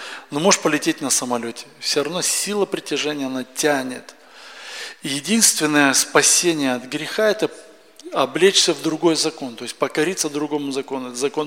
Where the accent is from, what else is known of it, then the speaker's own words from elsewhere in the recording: Chisinau, Chișinău, Moldova; мы из Кишинева.